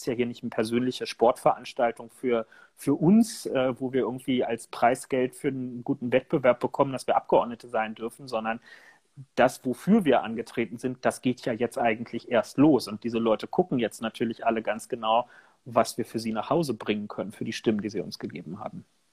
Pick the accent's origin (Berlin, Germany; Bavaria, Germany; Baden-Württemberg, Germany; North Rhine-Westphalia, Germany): Berlin, Germany; das lässt einen nochmal ganz anders auf dieses grundsätzlich als Berliner ja gewohnte Umfeld dort blicken.